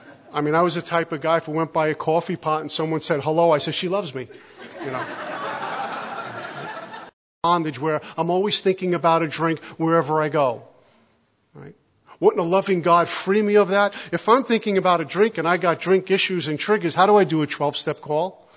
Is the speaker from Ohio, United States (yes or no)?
no; Brooklyn, New York, United States; born or raised there